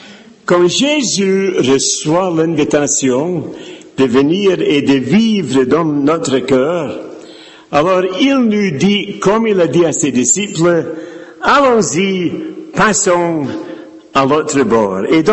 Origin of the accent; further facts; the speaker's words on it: Scotland, United Kingdom; born there; French is a second language; j'ai un drôle d'accent, c'est pas ma faute, c'est parce que je suis né en Écosse.